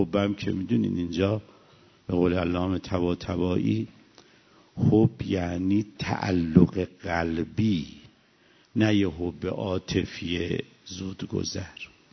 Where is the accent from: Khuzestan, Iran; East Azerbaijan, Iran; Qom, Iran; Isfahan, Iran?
Isfahan, Iran; مثلا مثال، من اصفهانیم، من مردم